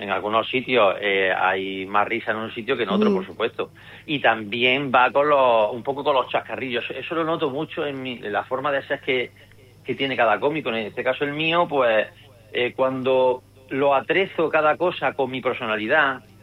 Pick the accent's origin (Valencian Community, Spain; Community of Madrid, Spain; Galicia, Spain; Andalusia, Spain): Andalusia, Spain; porque si no, no soy andaluz.